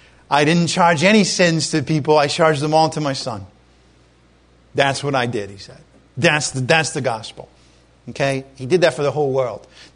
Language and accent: English; Ireland; I'm Irish. I used to be Catholic. My father was a teacher of English. My mother was a teacher as well.